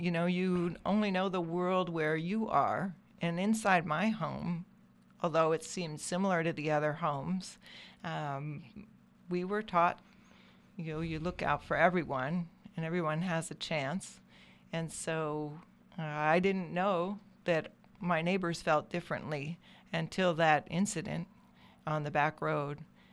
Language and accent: English; Upper Black Eddy, Pennsylvania, United States; I look at property records from my hometown, Upper Black Eddy, Pennsylvania. It is more of a rural swatch on a hillside than a town.